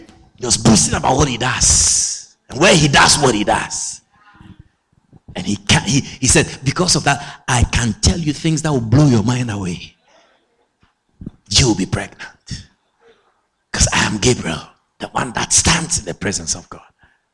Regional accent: Ghana; Now, even me as a Ghanaian, and Ghanaians in general, I mean, Lighthouse came from Ghana, even as Ghanaians in general, we struggle with Bishop.

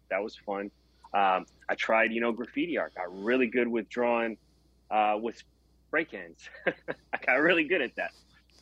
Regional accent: Daly City, California, United States; But I grew up in Daly City, always had good food in the house.

